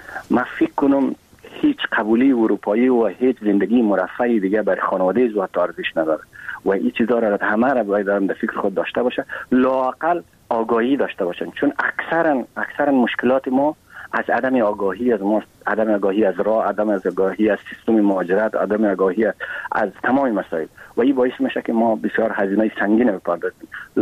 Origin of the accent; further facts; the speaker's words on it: Afghanistan; به عنوان یک افغان و یک مهاجر افغان